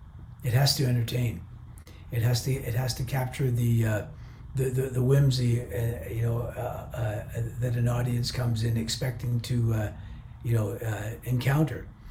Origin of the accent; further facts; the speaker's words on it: Canada; That connection of the fact that we're Canadian is definitely runs deep.